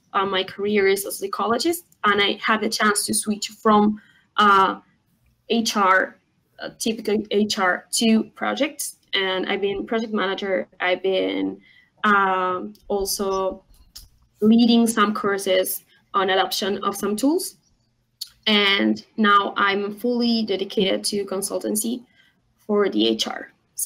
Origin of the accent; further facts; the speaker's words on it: Uruguay; English is a second language; I'm from Uruguay. I'm from South America, a very tiny country between Argentina and Brazil.